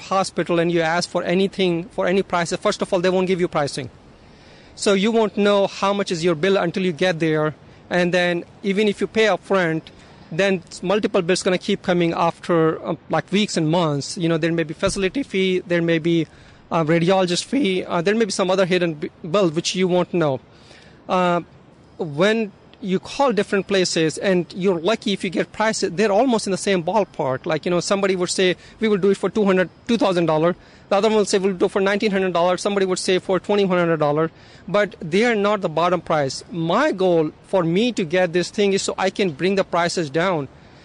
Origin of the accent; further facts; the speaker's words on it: India; English is a second language; moved away as an adult; now in United States; I was born and raised in India. I was a surgeon in India, and I grew up lower middle class or poor family.